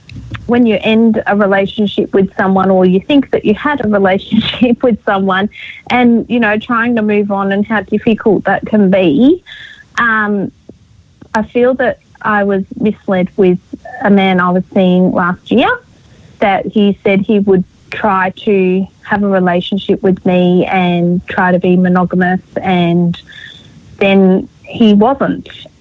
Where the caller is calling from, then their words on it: Australia; I'm calling from Australia, so I'm really excited to talk to you guys